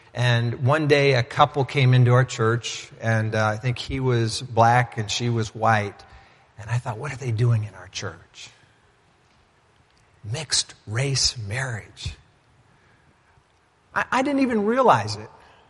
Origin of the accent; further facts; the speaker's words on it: Texas, United States; But I was raised in Texas, as some of you know, and in a good church